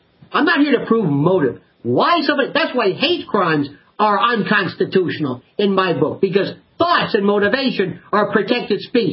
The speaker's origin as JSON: {"language": "English", "town": "Tampa", "region": "Florida", "country": "United States", "tie": "born or raised there", "said": "Tampa's my hometown."}